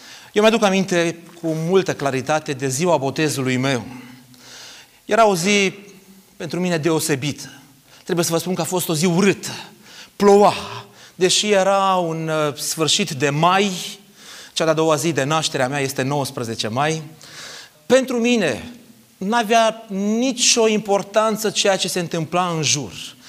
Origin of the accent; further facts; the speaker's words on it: Arad, Arad County, Romania; îmi doream din toată inima că voi fi cel mai credincios tânăr pe care l-a văzut Aradul. Sunt arădean la origine.